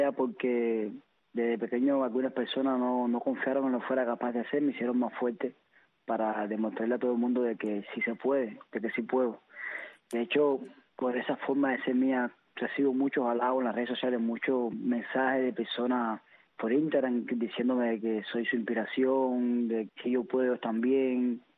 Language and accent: Spanish; Santiago de Cuba, Cuba; born there; Yo nací en la ciudad de Santiago de Cuba, en el reparto de Puerto Hondo.